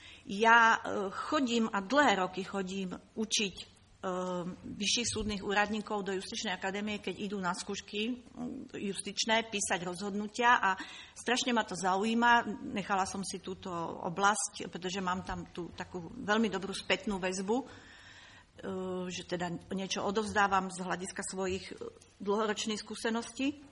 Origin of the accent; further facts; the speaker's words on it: Bratislava, Bratislava Region, Slovakia; Ja som Bratislavčan, ako to priznávam